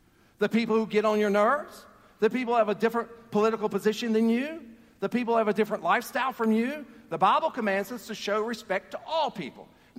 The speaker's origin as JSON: {"language": "English", "region": "the South", "country": "United States", "tie": "born or raised there", "said": "I grew up in the South, and when an older person walked in the door or walked in the room, we kids were supposed to stand."}